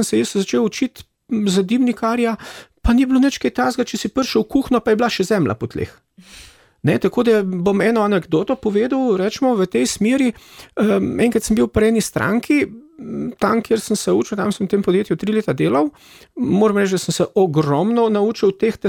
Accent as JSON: {"language": "Slovenian", "town": "Hrastnik", "region": "Central Sava", "country": "Slovenia", "tie": "born or raised there", "said": "Jaz sem rodom iz Hrastnika."}